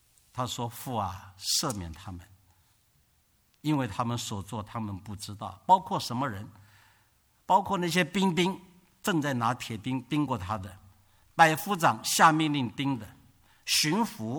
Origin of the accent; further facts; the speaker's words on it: China; 我们中国人这一点最学不好了，学不会。